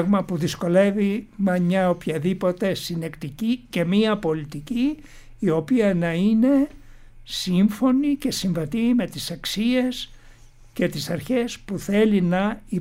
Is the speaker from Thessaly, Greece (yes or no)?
no; Chidira, North Aegean, Greece; born there; εγώ γεννήθηκα σε ένα ορεινό χωριό της Λέσβου, τα Χίδερα Λέσβου.